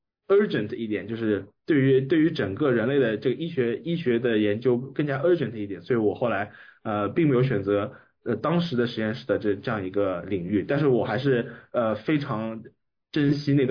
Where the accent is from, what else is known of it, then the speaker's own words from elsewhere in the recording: Shanghai, China; 我是上海人嘛，然后我是就读上海的高中，然后上海的一些高中它比较并不是那么注重那个高考